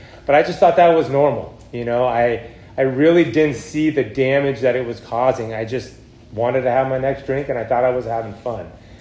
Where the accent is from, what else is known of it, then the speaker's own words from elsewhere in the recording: Lompoc, California, United States; also born or lived in Orange County; I came up to the Central Coast. I grew up in Lompoc actually.